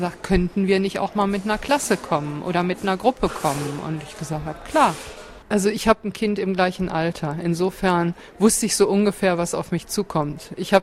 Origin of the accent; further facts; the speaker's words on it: West Germany, Germany; ich bin aus Westdeutschland, bei uns hieß das Jungschar.